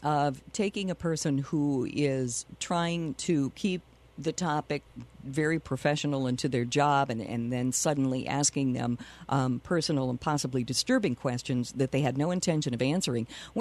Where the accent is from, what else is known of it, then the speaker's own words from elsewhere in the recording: Rochester, Minnesota, United States; and of course I grew up in Rochester, where also high school and college kids functioned as tour guides for Mayowood and the Plummer House.